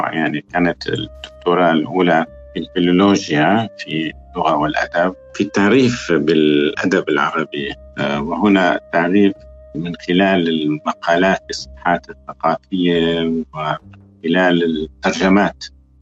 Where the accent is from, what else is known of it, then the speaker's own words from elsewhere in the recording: Damascus, Damascus Governorate, Syria; ومعظم العائلة بقيت في كوسوفو في يوغوسلافيا السابقة. يعني هذا الحضور المتوزع يعني كان أفراد العائلة يأتون عندنا في دمشق